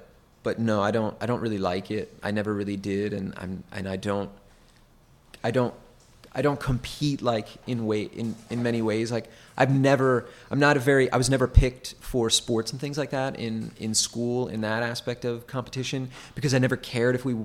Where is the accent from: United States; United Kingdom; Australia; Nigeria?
United States; I'm American, so I can say that. I'm American.